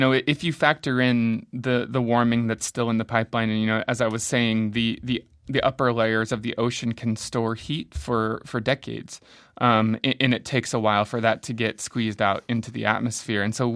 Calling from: Tucson, Arizona, United States; Well, I'm here speaking from Tucson, Arizona, too.

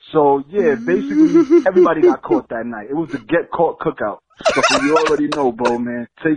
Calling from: New York, United States; I'm calling from New York.

